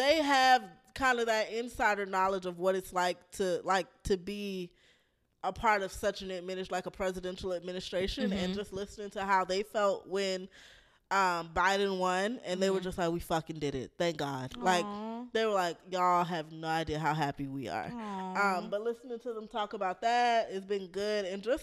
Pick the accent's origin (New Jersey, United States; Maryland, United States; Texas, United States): Maryland, United States; Well, I'm from Maryland.